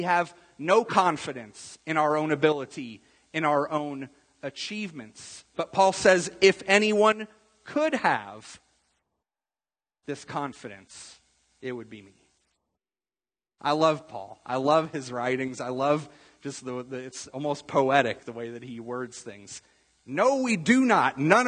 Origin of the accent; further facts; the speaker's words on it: United States; a lot of that's really kind of irrelevant to me as an American.